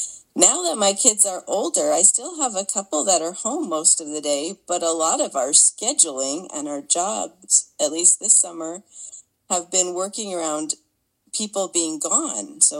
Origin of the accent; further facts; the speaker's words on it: Manti, Utah, United States; from Manti.